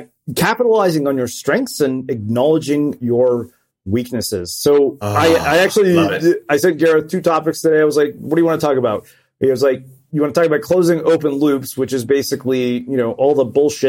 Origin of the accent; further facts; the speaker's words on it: Edmonton, Alberta, Canada; I grew up in Edmonton, guys